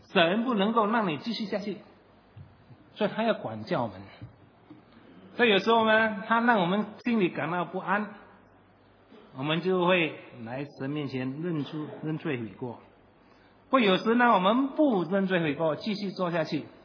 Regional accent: China; 我们中国人说不打不成才，对吧？

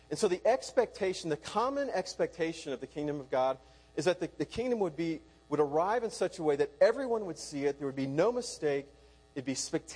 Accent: Orlando, Florida, United States; When I was growing up, I grew up in Orlando.

